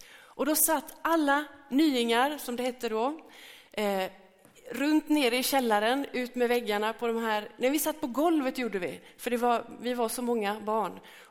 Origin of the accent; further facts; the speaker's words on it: Gråbo, Västra Götaland County, Sweden; Jag är uppväxt i Gråbo och har blivit medlem i den missionskyrka då, som det hette.